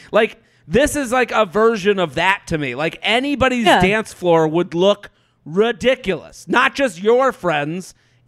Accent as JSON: {"language": "English", "region": "Massachusetts", "country": "United States", "said": "I'm from outside of Boston."}